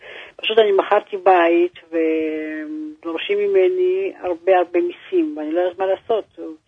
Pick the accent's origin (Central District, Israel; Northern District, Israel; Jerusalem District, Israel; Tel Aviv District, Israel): Central District, Israel; Yehud; born there; אני נולדתי ביהוד